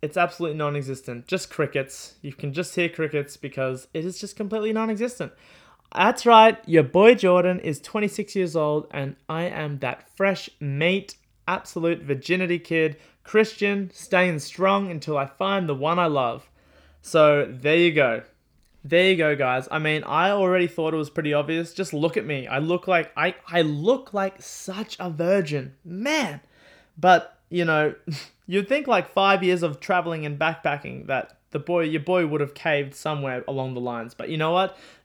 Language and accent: English; Australia; Okay, I'm Aussie, I'm Australian, so obviously bear with me.